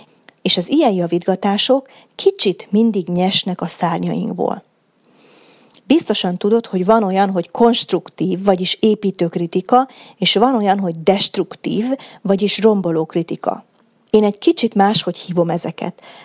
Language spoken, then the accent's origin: Hungarian; Hungary; Megtudta, hogy magyar vagyok, és felkiáltott.